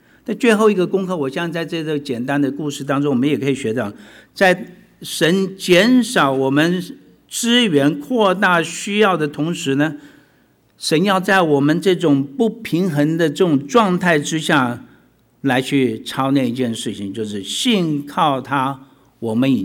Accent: Canada; 我是从加拿大来的，因为很多人没听过加拿大，我第一次跟人家讲我从加拿大来的

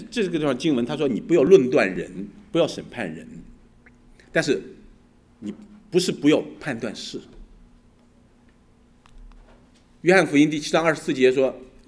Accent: China; 特别我想我们中国人，我们在这个成长的环境当中

